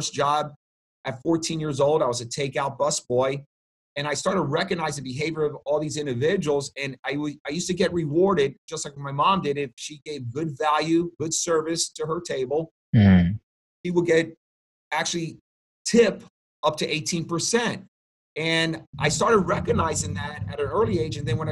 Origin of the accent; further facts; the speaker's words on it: New York City, New York, United States; born there; They were in New York. I was born in the Bronx.